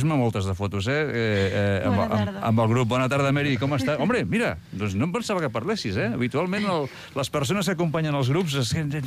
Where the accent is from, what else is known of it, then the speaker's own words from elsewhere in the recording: Sant Quintí, Catalonia, Spain; Bueno, jo també soc de Sant Quintí